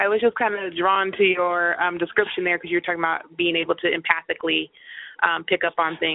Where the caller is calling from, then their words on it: Arizona, United States; I'm calling from Arizona.